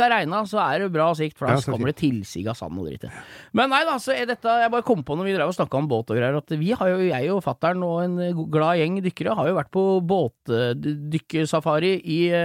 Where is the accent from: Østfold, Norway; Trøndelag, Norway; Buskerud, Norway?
Østfold, Norway; Hvaler; jeg er jo født og oppvokst på Hvaler, holdt jeg på å si, på sommeren jeg, så jeg har jo vært mye på sjøen